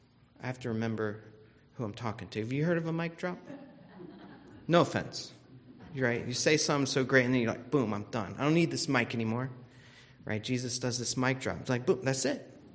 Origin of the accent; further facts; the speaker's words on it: Florida, United States; When I was in elementary school, I grew up in Florida, and it was about that time that they really started the state standardized testing.